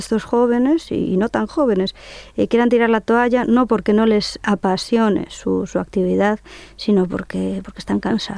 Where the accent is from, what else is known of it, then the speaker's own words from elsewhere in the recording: Galicia, Spain; Pues digamos que es el que nos vio nacer, uh-huh. allí pegado al pueblo, y luego ya nos fuimos extendiendo